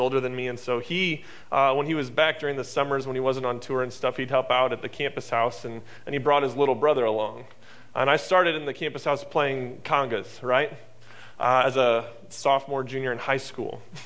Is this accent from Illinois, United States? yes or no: yes; Normal, Illinois, United States; I actually grew up about seven houses south of Pete, to be honest. I'm born and raised in Normal